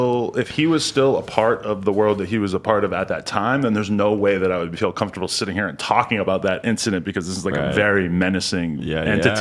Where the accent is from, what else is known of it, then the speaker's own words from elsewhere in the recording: New Hampshire, United States; that I was going to shows in Boston and stuff since I grew up in New Hampshire.